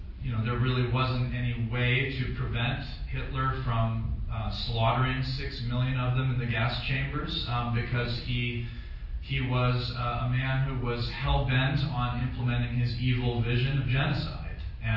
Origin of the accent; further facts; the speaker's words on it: Independence, Virginia, United States; I'm from Independence, Virginia, and I'm the chairman of the Democratic Party of Grayson County.